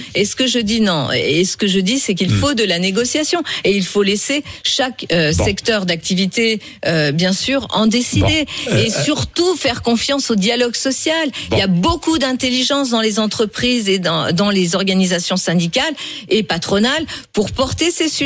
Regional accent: Lyon, Auvergne-Rhône-Alpes, France; J'ai grandi à la Duchère.

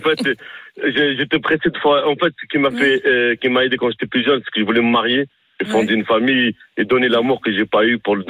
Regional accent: Mantes-la-Jolie, Île-de-France, France; moved away as an adult; now in Chartres, France; Parce que c'était plus dur, j'ai grandi à Mantes

